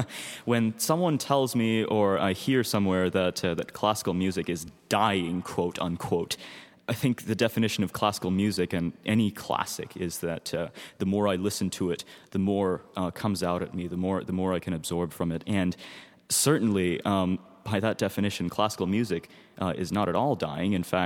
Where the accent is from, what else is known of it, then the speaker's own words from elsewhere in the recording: California, United States; also born or lived in India; I'm of Indian descent. I was born in South India, and after a few pit stops, I ended up here in Southern California at age 8.